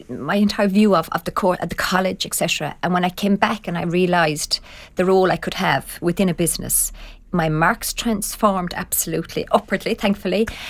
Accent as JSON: {"language": "English", "town": "Limerick", "region": "Munster", "country": "Ireland", "tie": "born or raised there", "said": "So I was born and raised in Limerick."}